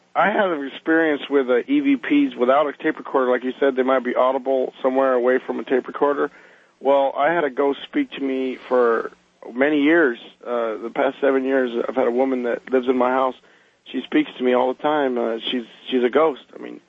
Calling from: Nuevo León, Mexico; I'm calling from Nuevo León, Mexico.

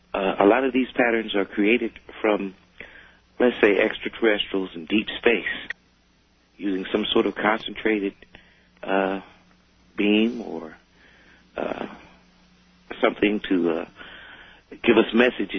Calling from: Columbus, Ohio, United States; from Columbus, Ohio.

